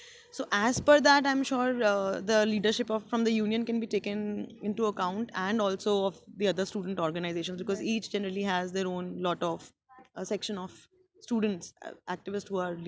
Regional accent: Rajasthan, India; I am in PhD last year, or rather last semester. I come from Rajasthan and I joined JNU in 2009, Masters.

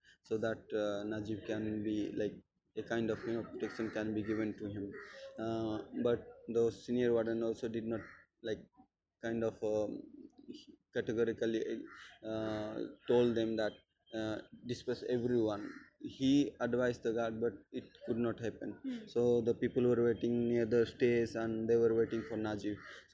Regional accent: Koraput, Odisha, India; now in Delhi, India; I'm from Odisha, so Odisha, south part of Odisha, that is the Koraput district. My hometown is Koraput district of Odisha. So I belong from that place. So my graduation and till my graduation, my academic career was there in Odisha. So after that, I came to JNU in MA

